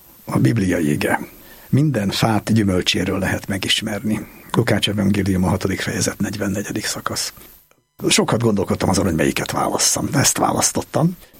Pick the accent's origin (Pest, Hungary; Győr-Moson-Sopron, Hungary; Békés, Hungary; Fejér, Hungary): Pest, Hungary; Törökbálint; also born or lived in Budatétény; Én egy Buda környéki sváb faluban nőttem föl, Török Bálinton, ahol mi csak olyan gyütmentek voltunk, mert a Jászságból kerültünk oda, mégpedig azért, mert a szüleimet elhajtotta onnan a mezőgazdaság szocialista átszervezése, és én már itt Budatétényben születtem.